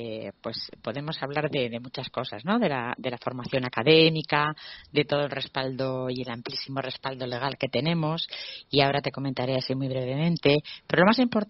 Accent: Spain; como españoles pues tenemos que estar muy contentos

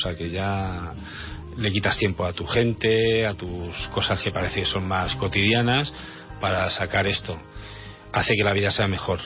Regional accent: Albacete, Castilla-La Mancha, Spain; also born or lived in Ireland; a los 20 me fui a vivir a Albacete, que es de donde soy

